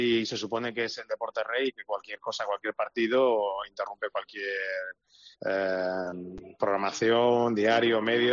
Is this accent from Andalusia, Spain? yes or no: yes; Seville, Andalusia, Spain; Yo me he criado en Sevilla, pero como no nací en Sevilla